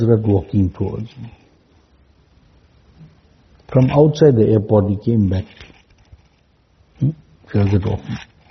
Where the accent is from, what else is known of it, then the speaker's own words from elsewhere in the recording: South Africa; Now you think, oh, this fellow knows I'm from South Africa.